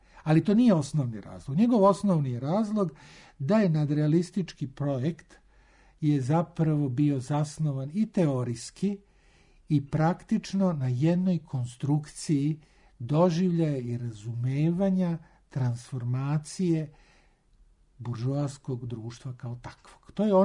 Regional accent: Belgrade, Serbia; Ja dolazim iz Beograda

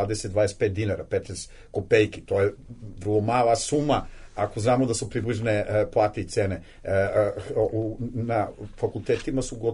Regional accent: Serbia; s obzirom na društveni bruto proizvod koji je duplo veći nego kod nas u Srbiji

